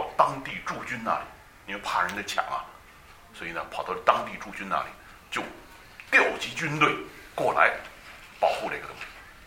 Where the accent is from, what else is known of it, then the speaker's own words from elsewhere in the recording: China; 欧洲人旅行不像我们中国人旅行哈，我们中国人旅行呢，一般尤其是到一些有文化的地方呢，就看，哦，不错，挺好